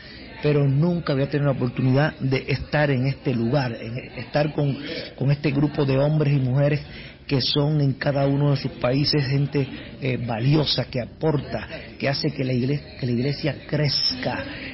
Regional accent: Puerto Rico; soy del pueblo de Puerto Rico

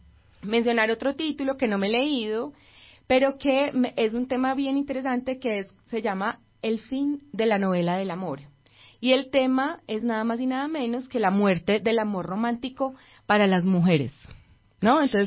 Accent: Medellín, Antioquia, Colombia; como en el corazón de los que somos de Medellín.

